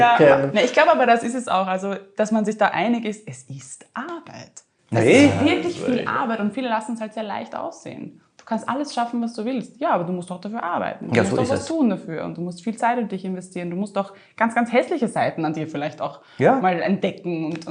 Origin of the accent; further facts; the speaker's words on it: Vienna, Austria; Als Wiener Kind bin ich dort unterwegs.